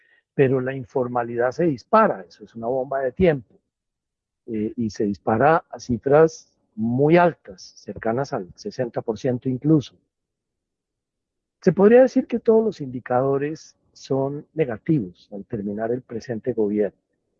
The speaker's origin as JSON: {"language": "Spanish", "country": "Colombia", "said": "somos todos los colombianos, incluso los que están naciendo hoy en día"}